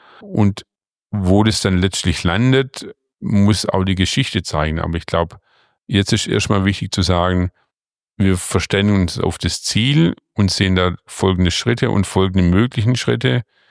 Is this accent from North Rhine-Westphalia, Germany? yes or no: no; Augsburg, Bavaria, Germany; Also ich komme aus Augsburg